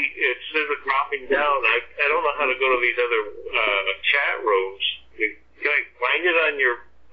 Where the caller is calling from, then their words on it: Ohio, United States; No, from Ohio.